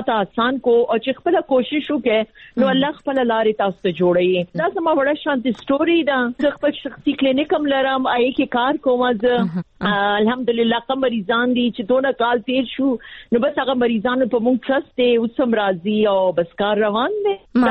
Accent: Peshawar, Khyber Pakhtunkhwa, Pakistan; also born or lived in Bajaur; زما خو پیدائش دلته د پېښور دی. زه بیسیکلی د باجوړ یم، تو پیدائش پېښور دی، تعلیم هم دلته و، موږ بس دلته پاتې شوي یو. او زما سکولینګ، نرسری، سکولینګ، کالج، هر څه ما دلته پېښور کې کړی دی.

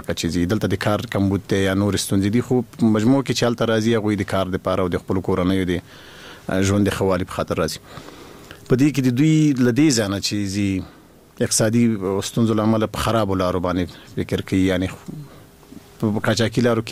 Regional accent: Jalalabad, Nangarhar, Afghanistan; moved away as an adult; کله چې زه له ننګرهار وتلم یو لامل یې همدا و چې موږ د ښار تر څلور دروازو ایسار شو

